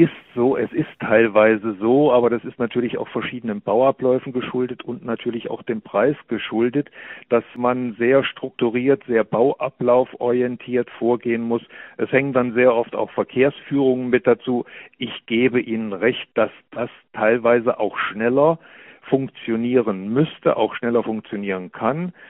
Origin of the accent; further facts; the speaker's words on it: Hesse, Germany; ich bin Diplom-Ingenieur, komme aus der Mitte Deutschlands, aus Hessen, aus Nordhessen.